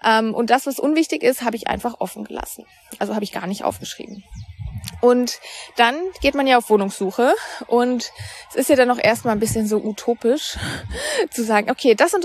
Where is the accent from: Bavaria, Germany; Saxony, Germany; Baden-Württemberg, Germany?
Baden-Württemberg, Germany; also born or lived in Cologne; Mein Freund und ich haben uns dann irgendwann überlegt, wir wollen von Köln wieder in meine Heimat bei Freiburg ziehen